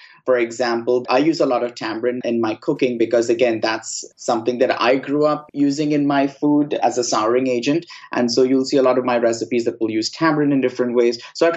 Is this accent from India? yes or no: yes; Mumbai, Maharashtra, India; I'm originally from Bombay on the west coast in India, but my dad's from the north of India, and then my mom's from Goa, which is on the west coast.